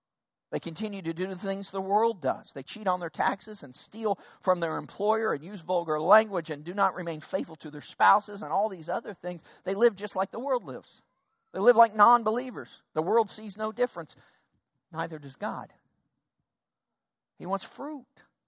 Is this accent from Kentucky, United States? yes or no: yes; Lexington, Kentucky, United States; I grew up in Lexington, Kentucky, and I was not very good in grammar at all.